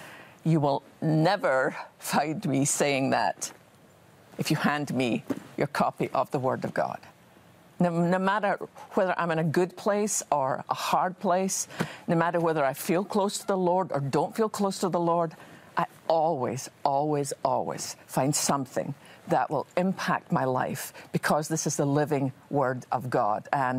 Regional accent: Scotland, United Kingdom; Well, I have always loved, ever since I was a wee girl growing up in Scotland, I've always loved Psalm 23.

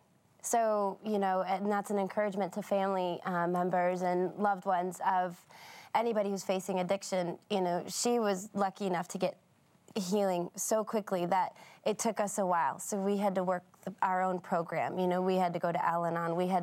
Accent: Detroit, Michigan, United States; Yeah, we grew up in Detroit, and so I had that sense of adventure.

